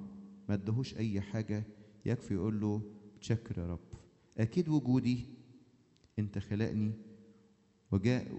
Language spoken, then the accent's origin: Arabic; Egypt; كانت التراديشن زي بالظبط ما عندنا في مصر تراديشنز